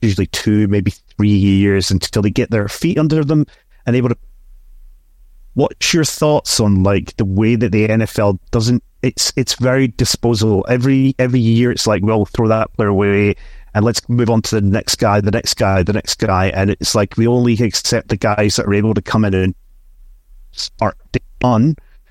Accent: Scotland, United Kingdom; So I come from Scotland, so I follow a football team

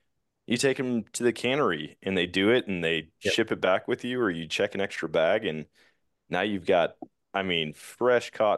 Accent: Eau Claire, Wisconsin, United States; I grew up in Eau Claire, Wisconsin, and it was just, there was so much opportunity and we just didn't take advantage of it for whatever reason.

